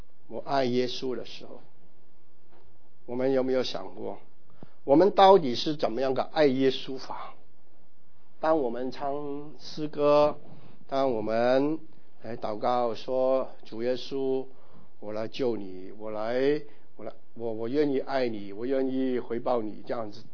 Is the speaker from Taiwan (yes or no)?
no; Hong Kong; also born or lived in Guangzhou; 我出生在广州，然后在香港长大。